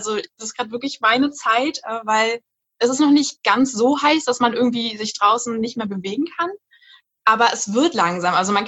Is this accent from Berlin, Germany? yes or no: yes; Berlin, Germany; ich komme ja wie gesagt aus Berlin und ich liebe es eigentlich jetzt rauszugehen und die Stadt zu erkunden. Und genau, ich studiere eigentlich in Greifswald und das ist immer ein bisschen kleiner und ruhiger